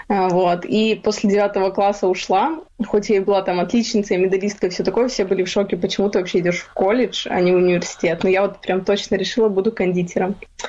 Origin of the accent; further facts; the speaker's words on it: Simferopol, Crimea, Ukraine; Ну вот, я вообще из Симферополя, здесь родилась и выросла.